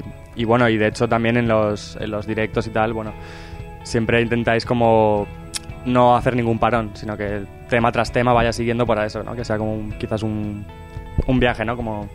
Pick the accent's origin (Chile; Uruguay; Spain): Spain; Albacete, Castilla-La Mancha; buenos amigos de Albacete, mi ciudad natal